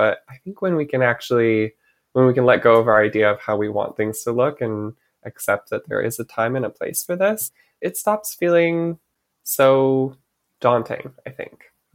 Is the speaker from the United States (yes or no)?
yes; Michigan, United States; Yeah. You know, growing up in Michigan, first and foremost, taught me to love nature. I think there's so much beautiful nature in the Midwest.